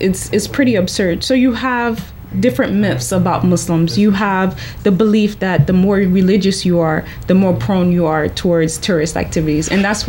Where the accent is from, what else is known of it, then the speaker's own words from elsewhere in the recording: Philadelphia, Pennsylvania, United States; born there; Right, I was born here. Okay. I was born in Philly.